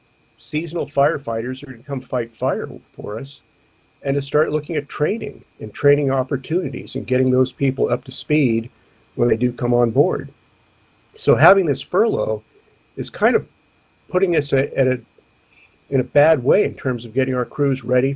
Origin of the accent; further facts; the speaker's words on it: San Francisco, California, United States; I was originally from San Francisco